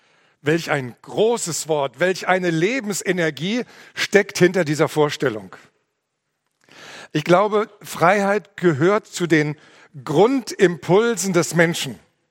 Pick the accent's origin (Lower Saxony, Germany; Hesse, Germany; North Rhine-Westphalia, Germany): Lower Saxony, Germany; Hanover; born there; Ich selbst bin gebürtig in Hannover, also so ein richtiger Niedersachse.